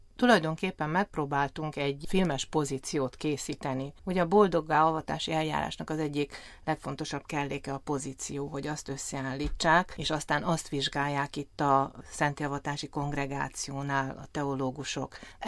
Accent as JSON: {"language": "Hungarian", "region": "Transylvania", "country": "Romania", "said": "Nagyon keveset tudnak róla odahaza Erdélyben a hívők, az emberek"}